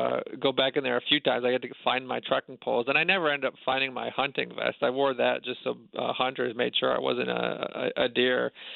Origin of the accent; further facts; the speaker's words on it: New York, United States; I'm a suburbanite from New York. That's where I grew up, and I'd never even, you know, touched a cow.